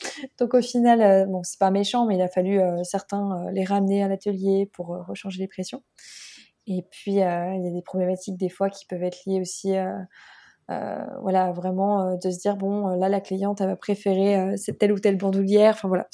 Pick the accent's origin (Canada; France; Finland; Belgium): France; Pays de la Loire; parce que du coup, je viens de la Mayenne